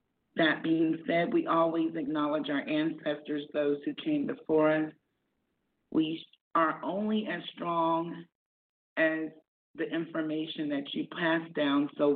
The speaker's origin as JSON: {"language": "English", "country": "United States", "said": "Yes, I'm from America."}